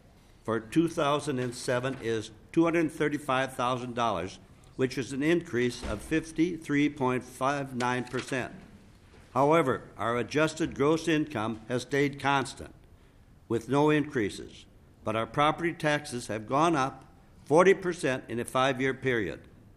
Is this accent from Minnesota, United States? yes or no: yes; Shorewood, Minnesota, United States; I'm from Shorewood, Minnesota.